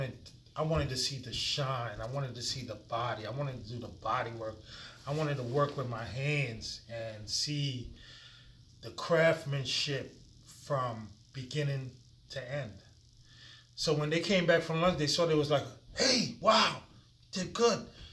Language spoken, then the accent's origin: English; Trinidad & Tobago; now in United States; Came up here. I'm from Trinidad and Tobago. Came up here in 1976. And I've been here ever since.